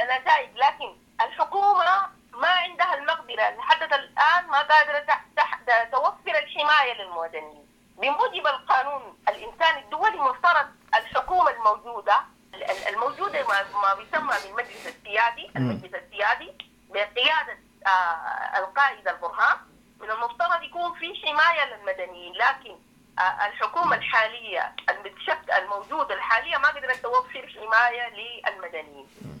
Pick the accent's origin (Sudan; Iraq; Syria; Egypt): Sudan; Darfur; نحن كنساء من دارفور